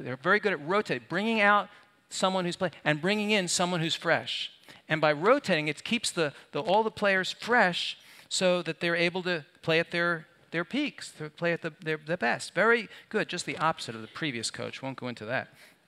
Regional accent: Philadelphia, Pennsylvania, United States; born there; I love the Titans, but I was born in Philadelphia.

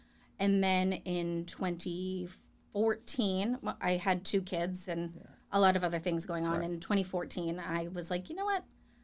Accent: Marshfield, Massachusetts, United States; I was born and raised in Marshfield, lived here all my life. My dad still lives in the same house I grew up in on Union Street.

